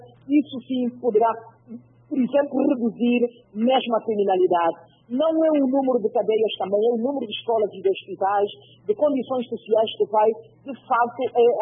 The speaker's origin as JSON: {"language": "Portuguese", "country": "Angola", "said": "Enquanto angolanos, que éramos um povo pacífico"}